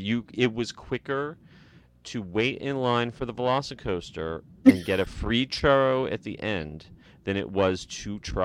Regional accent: New Jersey, United States; However, this is my original home coaster. I grew up in New Jersey, and I spent many, many hours at Great Adventure.

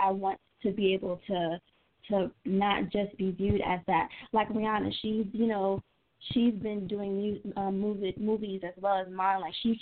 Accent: Atlanta, Georgia, United States; because I'm not just a girl from Atlanta. I'm Latin, I'm West Indian, and I want to be able to put that in my music as well.

